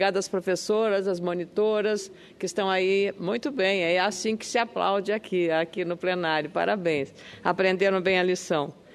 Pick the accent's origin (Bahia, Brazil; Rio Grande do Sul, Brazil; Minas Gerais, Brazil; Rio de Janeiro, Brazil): Rio Grande do Sul, Brazil; queria renovar a solidariedade nossa, como gaúchos que somos